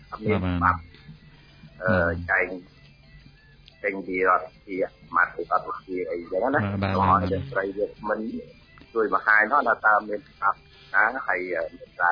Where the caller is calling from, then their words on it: Phnom Penh, Cambodia; ខ្ញុំនៅភ្នំពេញ